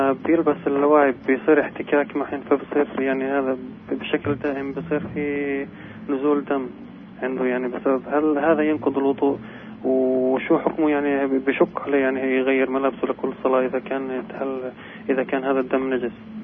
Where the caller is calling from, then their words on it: Tulkarm, Tulkarm Governorate, Palestine; من طول كرم.